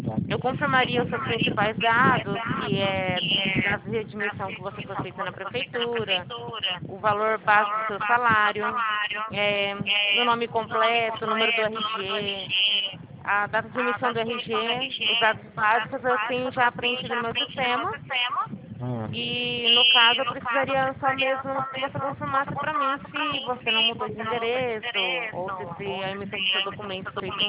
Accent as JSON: {"language": "Portuguese", "town": "Araçatuba", "region": "São Paulo", "country": "Brazil", "said": "Eu sou aqui de Araçatuba, não é muito longe do senhor, não."}